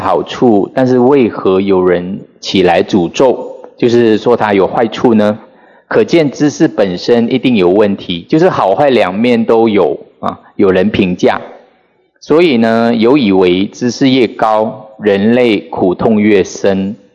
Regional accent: Sabah, Malaysia; 那以前呢，我从马来西亚，我老家是沙巴

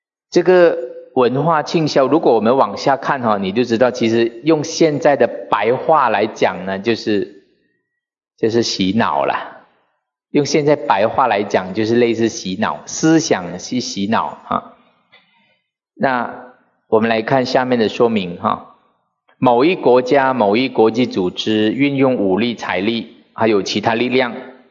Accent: Sabah, Malaysia; moved away; also born or lived in Kuala Lumpur; 是沙巴、啊、我以前到吉隆坡去读书的时候呢，因为吉隆坡是另外一个岛屿嘛、啊、吉隆坡是我们的首都，很先进。

